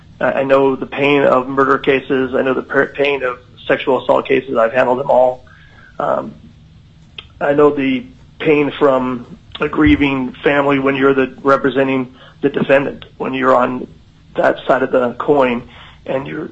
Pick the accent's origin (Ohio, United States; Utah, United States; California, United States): Utah, United States; Magna; moved away as an adult; I was born and raised in Magna, Utah. I was educated at Utah State. I went to law school in Willamette in Oregon. I moved to Alaska in 1996-97.